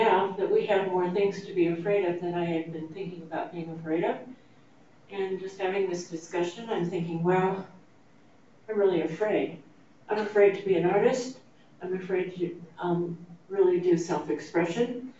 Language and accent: English; United States; Here I am, just a blue-eyed, blonde-haired person. I'm an American for since the Mayflower, and I don't feel safe.